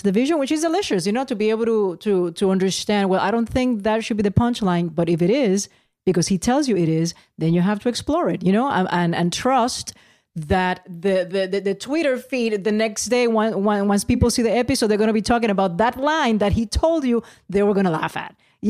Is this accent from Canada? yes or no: no; San Juan, Puerto Rico; born there; I was born in Santurce.